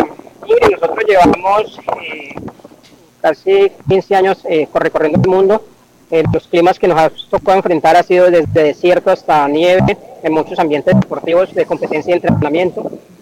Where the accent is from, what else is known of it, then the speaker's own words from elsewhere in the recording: Guaviare, Colombia; estaba con el objetivo siempre que uno sale del Guaviare, pues regresar a mi tierra a trabajar.